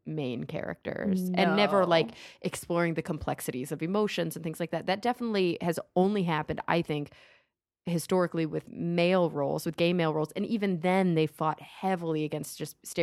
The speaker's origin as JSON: {"language": "English", "town": "Plano", "region": "Texas", "country": "United States", "tie": "born or raised there", "said": "It was like a little nice oasis away from where I grew up in Plano, which is pretty conservative."}